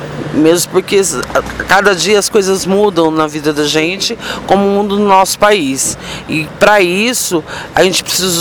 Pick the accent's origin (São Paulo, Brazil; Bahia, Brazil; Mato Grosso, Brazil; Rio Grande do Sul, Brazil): São Paulo, Brazil; Campinas; Eu tenho 49 anos, eu sou de Campinas, estado de São Paulo.